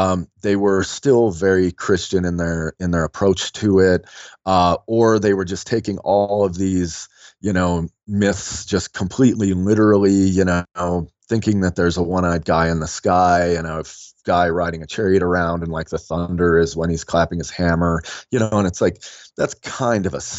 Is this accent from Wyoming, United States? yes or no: yes; Wyoming, United States; also born or lived in Virginia / California / Washington, District of Columbia, United States; after kind of bouncing around from growing up in Wyoming and spending some time in California and winding up back out in Virginia, where we were actually born in DC.